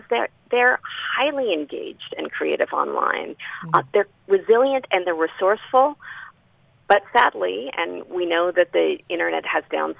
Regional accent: Seattle, Washington, United States; born there; I was born in Seattle, which was the land of Chief Selk, who was the chief of the Duwamish and Suquamish people.

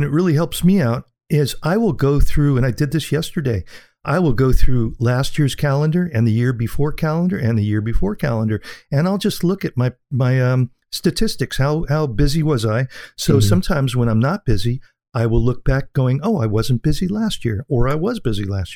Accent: Sacramento, California, United States; from Sacramento, California.

